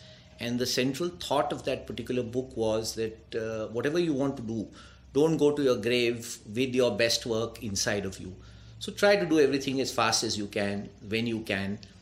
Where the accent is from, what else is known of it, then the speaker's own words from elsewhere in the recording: Delhi, India; also born or lived in Chicago, United States; Born and brought up in Delhi, did my schooling in Delhi, then went off to the US, did my undergrad and business school in the US, was in Chicago for about 10 years